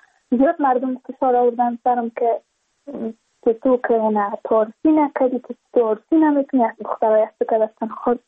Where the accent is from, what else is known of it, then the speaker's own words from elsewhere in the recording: Badakhshan, Afghanistan; چون ما از بدخشان هستیم